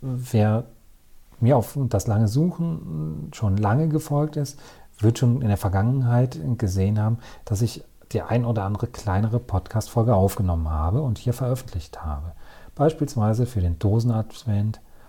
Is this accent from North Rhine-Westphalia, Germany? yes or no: yes; North Rhine-Westphalia, Germany; born or raised there